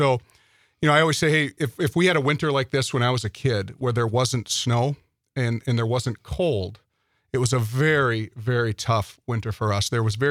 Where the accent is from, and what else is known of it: Ashwaubenon, Wisconsin, United States; born or raised there